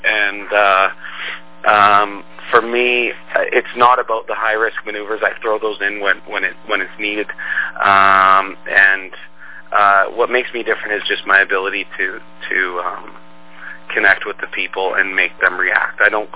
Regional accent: Canada; I do take pride though in being Canadian, and the fact that Canada has contributed a lot of amazing wrestlers, to the industry.

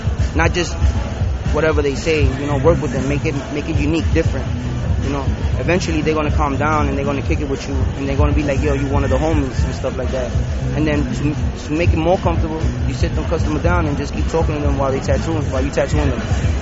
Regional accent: Brooklyn, New York, United States; I'm very loud. I'm from New York. I'm from Brooklyn.

